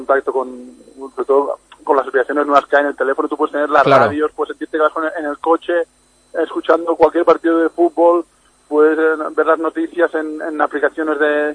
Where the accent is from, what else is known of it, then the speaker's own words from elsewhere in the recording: Sant Boi de Llobregat, Catalonia, Spain; mi mujer es de San Boi también, yo soy de San Boi.